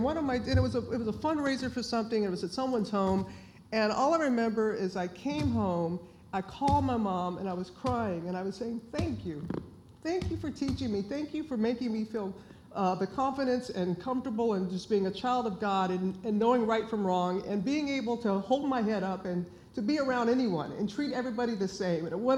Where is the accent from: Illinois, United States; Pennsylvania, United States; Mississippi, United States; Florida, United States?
Mississippi, United States; also born or lived in Alabama; now in New York City, United States; I was born in Alabama, reared in Mississippi, you know, went to school in Louisiana, worked here in Tennessee, worked in Atlanta.